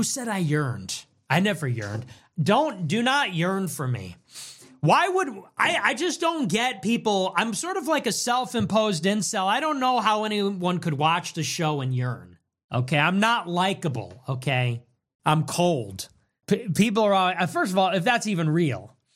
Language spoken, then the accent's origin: English; Ireland; I'm Irish myself